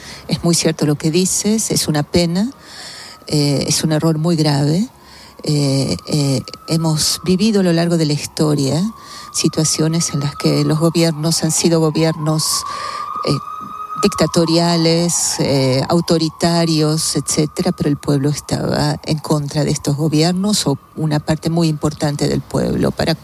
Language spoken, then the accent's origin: Spanish; Argentina; Yo también soy argentina